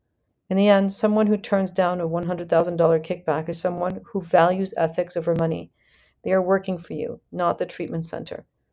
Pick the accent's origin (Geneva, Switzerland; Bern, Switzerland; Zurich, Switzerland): Bern, Switzerland; Gstaad; When I attended addiction conferences and people found out I was from Gstaad, luxury treatment centers suddenly tried to cozy up to me.